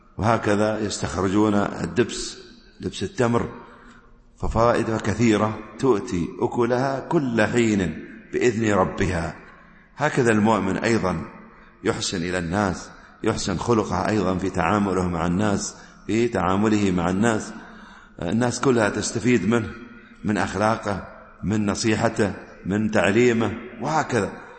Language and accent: Arabic; United Arab Emirates; الجمار هو قلب النخلة الآن يسمى عندنا في الإمارات الحيب